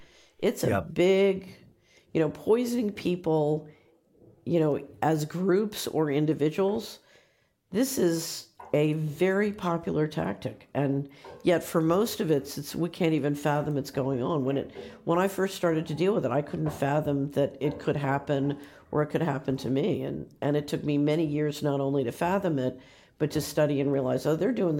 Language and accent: English; United States; because I'm American and I'm by nature a very patriotic person.